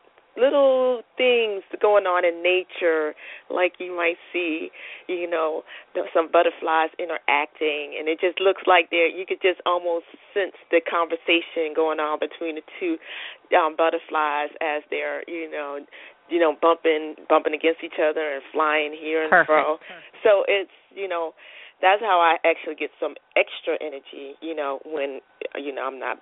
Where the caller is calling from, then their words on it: North Carolina, United States; Carolina.